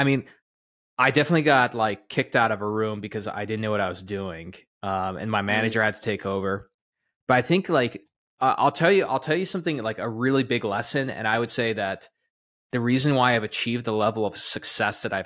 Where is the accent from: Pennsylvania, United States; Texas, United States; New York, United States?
Texas, United States; I was doing door to door sales in the Texas heat in a suit, calling on doctor's offices in my hometown.